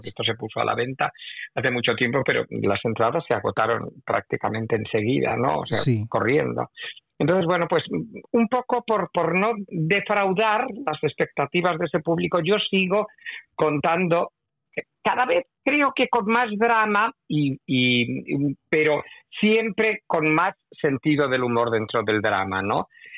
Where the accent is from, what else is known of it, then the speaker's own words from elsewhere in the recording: Spain; yo soy un niño de la España franquista